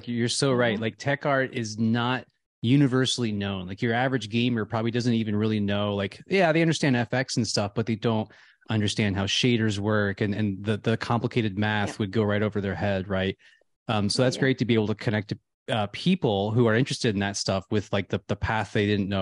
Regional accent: Midwest, United States; Like, I grew up in Midwest America where it was like viable careers were more like teacher, coal miner.

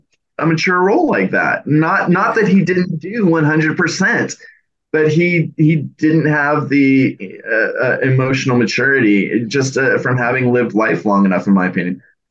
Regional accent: United States; You know, being an American in California, I really don't know what the future of British folk horror is.

